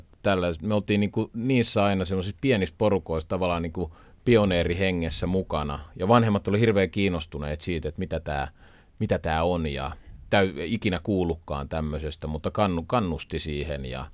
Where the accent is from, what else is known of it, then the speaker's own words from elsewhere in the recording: Helsinki, Uusimaa, Finland; me kuitenkin kasvettiin Katajanokalla kuitenkin semmoisessa fiiliksessä ja ympäristössä perheessä